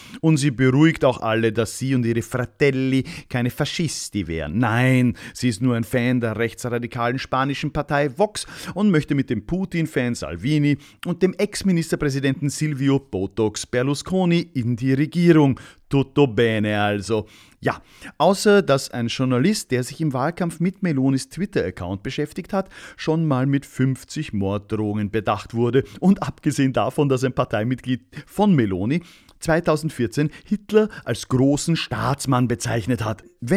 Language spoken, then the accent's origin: German; Austria; Als Österreicher, Fachmann qua Herkunft